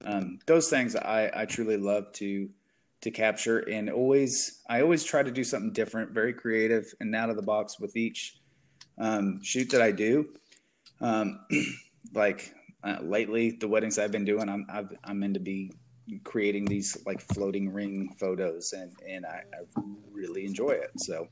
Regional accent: Missouri, United States; I grew up in Southwest Missouri. I'm more of a plowboy than a cowboy, I would definitely say. I grew up on a farm, crop farm

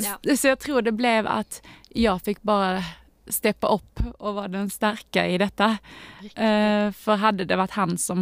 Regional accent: Sweden; ja, jag är svensk så bestämde mig för att dra till familjen och hälsa på dem

